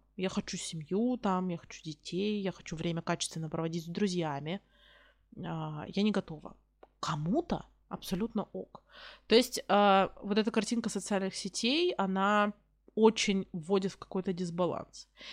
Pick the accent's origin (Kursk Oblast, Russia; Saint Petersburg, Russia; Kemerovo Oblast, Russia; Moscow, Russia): Kursk Oblast, Russia; Kursk; а я как бы из Курска в Москву доеду 5 часов на поезде